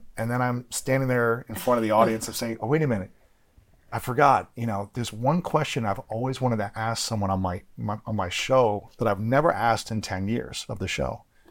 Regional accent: Columbus, Ohio, United States; So I had a live annual event called the Summit of Greatness that I did in Columbus, Ohio, my hometown.

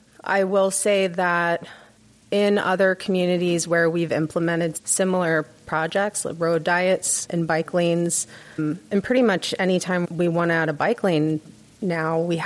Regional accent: Florida, United States; the South, and I'm from the South, so this is, I'm talking about myself as well. I'm from Florida.

